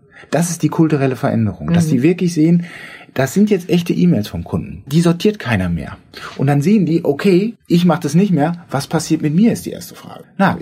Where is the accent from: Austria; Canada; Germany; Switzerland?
Germany; Und ich bin selber Deutscher.